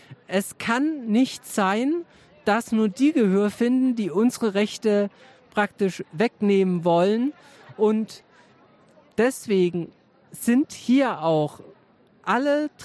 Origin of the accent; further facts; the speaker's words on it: Berlin, Germany; now in Hamburg, Germany; also ich kann jetzt natürlich hier auch als Berlinerin, kann ich jetzt den Vergleich Berlin-Hamburg so ein bisschen aufbauen.